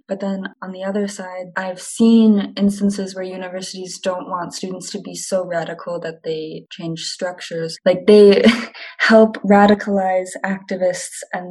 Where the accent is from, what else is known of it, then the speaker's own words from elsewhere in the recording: Pacific Northwest, United States; And I grew up in the Pacific Northwest. I went to the Puyallup Fair, and those fairgrounds like were camps at one point.